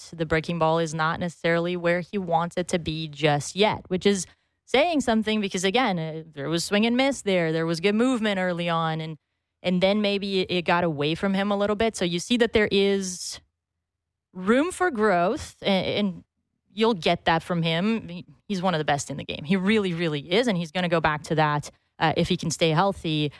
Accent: Brazil; Yeah, grew up playing soccer, watching soccer. That's what we do where I'm from.

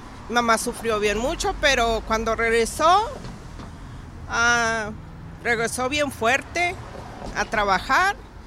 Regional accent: Villa Juárez, Chihuahua, Mexico; now in Los Angeles, United States; El centro es como a 15 minutos de donde yo soy. Soy de Villa Juárez, Chihuahua, Chihuahua.

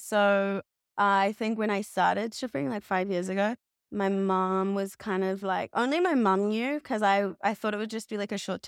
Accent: Australia; moved away as an adult; also born or lived in New Zealand; now in United States; Okay. So I came over from Australia to America 6 months ago.

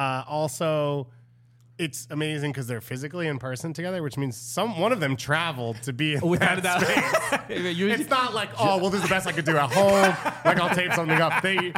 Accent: New York City, New York, United States; as a New Yorker

